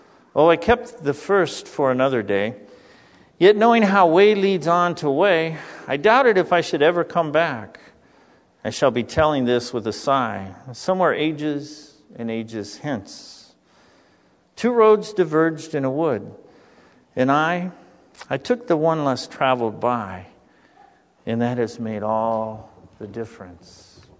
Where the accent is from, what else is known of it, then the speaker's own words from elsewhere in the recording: Arizona, United States; Because I was raised in Arizona, I saw it a lot there.